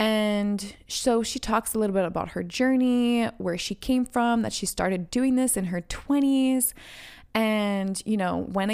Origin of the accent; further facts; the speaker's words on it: Montreal, Quebec, Canada; Of course, is she not from my hometown in Montreal?